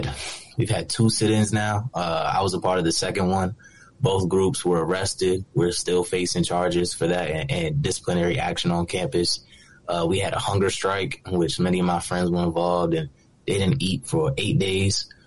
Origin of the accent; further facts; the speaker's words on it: Maryland, United States; I'm from Montgomery County. I went to Blake High School. So very predominantly black high school.